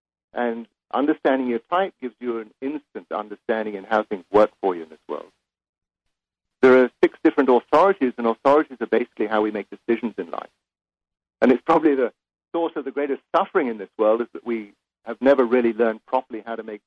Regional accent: England, United Kingdom; I grew up in England. I had a childhood in England. I went to school there

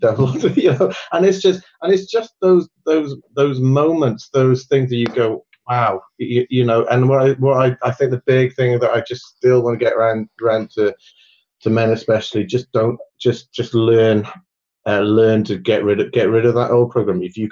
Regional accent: United Kingdom; being British, it's not a British thing, you know, to be able to, I'm not, we're not good at that.

